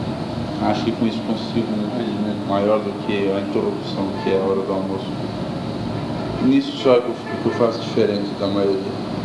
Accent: São Paulo, Brazil; Falo um pouco como paulista que conhece superficialmente o trabalho em outras regiões do Brasil.

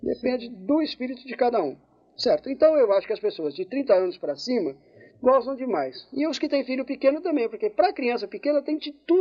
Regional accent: São Paulo, Brazil; porque eu sou paulista.

